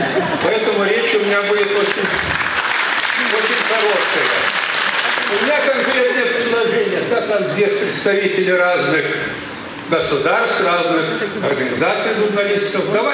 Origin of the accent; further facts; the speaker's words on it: Lithuania; Но вообще, конечно, я литовец. И по мышлению, и по рождению.